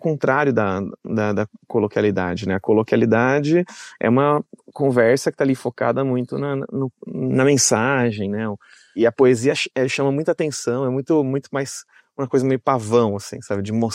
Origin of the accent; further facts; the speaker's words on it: Campinas, São Paulo, Brazil; esse espaço de prostituição de Campinas, da minha cidade natal, onde eu trabalhei com prostituição e onde eu comecei minha transição também.